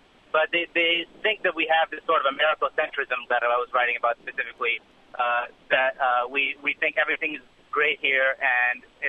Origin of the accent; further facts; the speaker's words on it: Pakistan; now in Missouri, United States; Like, personally, I'm from Pakistan originally. I live in Missouri now, obviously.